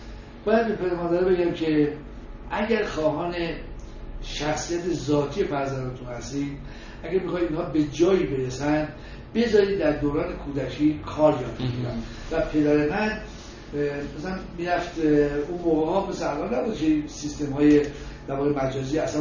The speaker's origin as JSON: {"language": "Persian", "town": "Tehran", "region": "Tehran Province", "country": "Iran", "tie": "born or raised there", "said": "من بچه تهران هستم"}